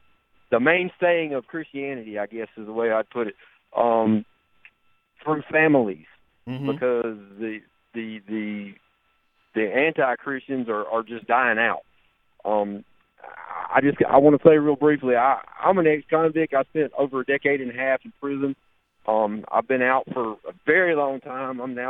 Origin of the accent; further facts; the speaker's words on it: Mississippi, United States; I'm born and raised in Mississippi, backwoods redneck